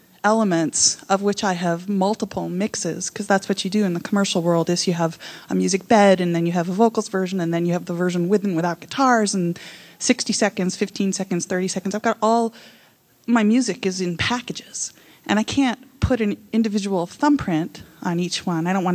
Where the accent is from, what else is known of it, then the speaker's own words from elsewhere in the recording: San Francisco, California, United States; I'm also from California, from